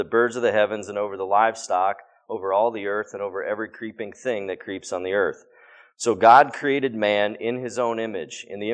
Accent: Pennsylvania, United States; moved away as an adult; I grew up in Pennsylvania, actually. Born in 74, so I'm 43 years old.

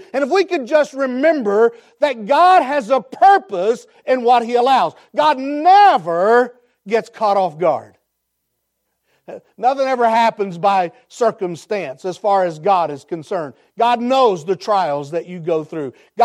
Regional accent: Bengal Holler, West Virginia, United States; I'm a hillbilly. I'm from West Virginia. I grew up in a place called Bengal Holler.

